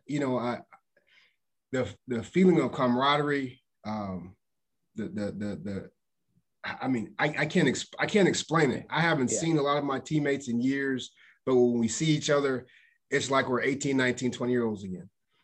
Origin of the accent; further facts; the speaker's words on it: Indiana, United States; you know, I'm from Indiana, but I just love Lafayette, West Lafayette community.